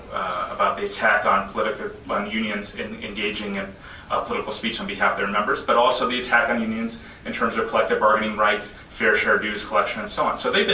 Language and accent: English; Madison, United States; I grew up in Madison, but my family's from Boston, and who grew up around all those patriotic sites, and whose family always flies the American flag on July 4th